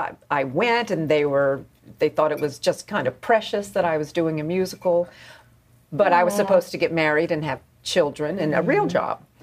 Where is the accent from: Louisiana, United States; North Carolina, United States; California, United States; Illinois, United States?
North Carolina, United States; North Carolina.